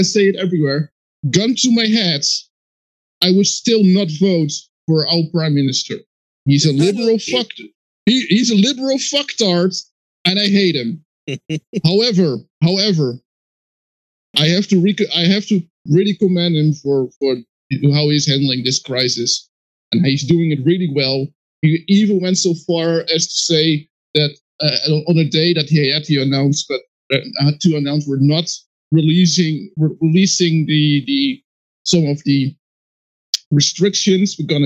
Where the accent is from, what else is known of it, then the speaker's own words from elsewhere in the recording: Netherlands; English is a second language; I'm from the Netherlands